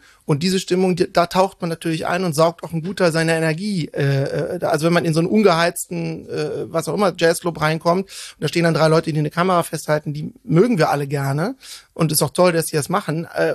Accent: Cologne, North Rhine-Westphalia, Germany; also born or lived in Bonn; ich bin in Köln seit meinem 3. Lebensjahr aufgewachsen und habe auch die meiste Zeit bis auf ein paar Exkurse meines Lebens bisher hier verbracht.

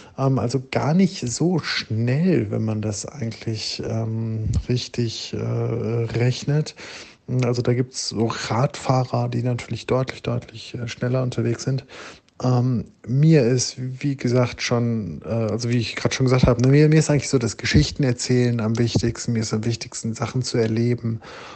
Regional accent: Düsseldorf, North Rhine-Westphalia, Germany; now in Leipzig, Germany; Ich komme eigentlich aus Düsseldorf. Ich wohne mittlerweile in Leipzig.

